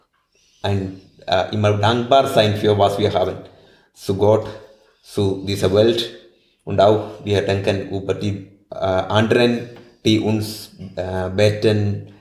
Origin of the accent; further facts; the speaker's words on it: India; German is a second language; Ja, ich komme aus Indien.